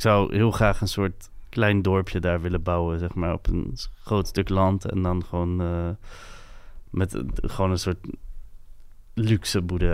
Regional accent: France; first language fr; Dutch is a second language; now in Netherlands; Ik vind mezelf gewoon meer een Franser dan een Nederlander of zo. Vaak.

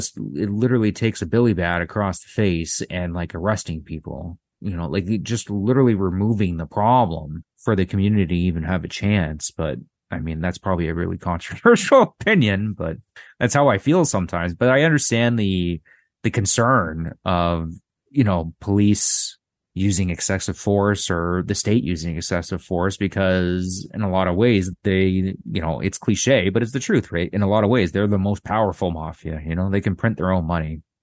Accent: Toronto, Ontario, Canada; Like I grew up in Toronto, so I didn't grow up in a place like Detroit or anything like that, right?

